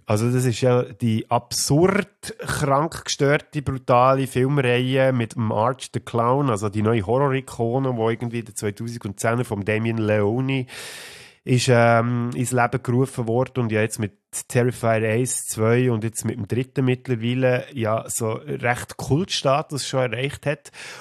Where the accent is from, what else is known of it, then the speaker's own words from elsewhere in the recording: Switzerland; Gut, bei uns in der Schweiz ist es immer nur halb so schlimm.